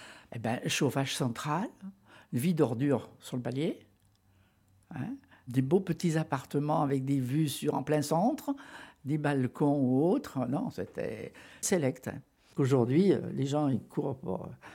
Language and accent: French; Villeurbanne, Auvergne-Rhône-Alpes, France; born there; Alors j'apprécie mes gratte-ciels, puis je suis née là, moi. Je suis née dans les HLM du cours Emile Zola.